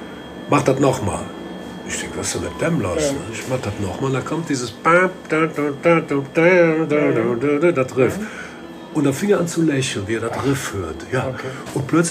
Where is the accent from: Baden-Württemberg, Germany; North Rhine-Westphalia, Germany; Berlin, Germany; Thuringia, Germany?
North Rhine-Westphalia, Germany; Cologne; Der wohnt ja in Nippes, der wohnt ja quasi in meiner Heimat.